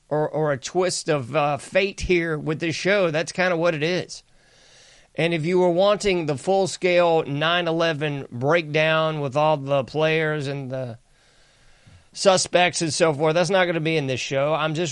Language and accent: English; the South, United States; Maybe it's because I'm from the South